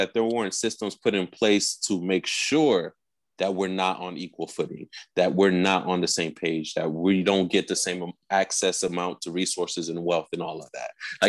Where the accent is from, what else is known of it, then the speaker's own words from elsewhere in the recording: United States; also born or lived in another country; I will say I was born in a different country, but I was raised here in the States.